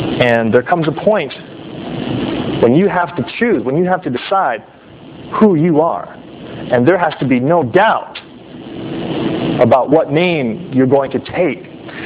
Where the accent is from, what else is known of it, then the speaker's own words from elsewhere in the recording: Los Angeles, California, United States; I grew up in Los Angeles, and not the best part of town, and we had a saying that when I was a kid growing up